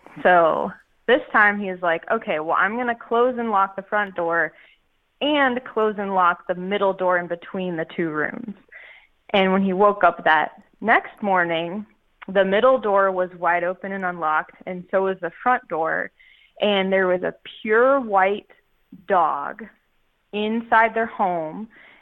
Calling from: Atlanta, Georgia, United States; I am calling from Atlanta, Georgia. Well, actually, I'm north. I'm close to Canton, which is like about, 45 or an hour north of actual Atlanta.

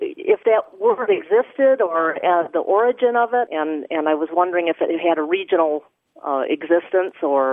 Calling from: Carmel, Indiana, United States; I'm calling from Carmel, Indiana.

